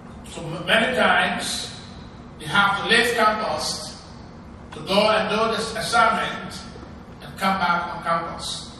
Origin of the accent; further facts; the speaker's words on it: Liberia; I am from Liberia, working in Liberia